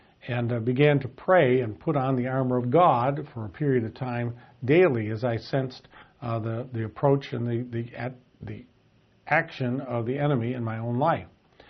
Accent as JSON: {"language": "English", "region": "the West", "country": "United States", "tie": "born or raised there", "said": "I grew up in the Western United States."}